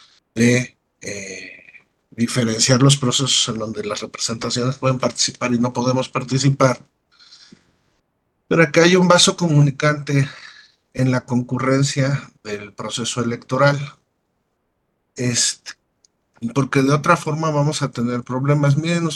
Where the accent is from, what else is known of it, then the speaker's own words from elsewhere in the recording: Acatlán, Mexico; Yo también soy de Acatlán.